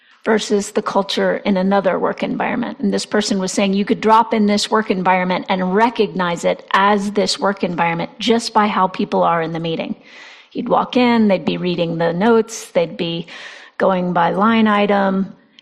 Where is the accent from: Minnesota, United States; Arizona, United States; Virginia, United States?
Virginia, United States; So if I chose white women in the South, I was raised in Virginia.